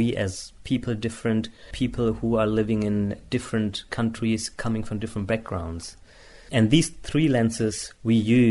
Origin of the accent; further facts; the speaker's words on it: Germany; I'm from Germany. I'm a social anthropologist. I studied in Heidelberg, and I studied here in London, social anthropology, ethnology, and educational science. Yeah, and I have been living in Germany for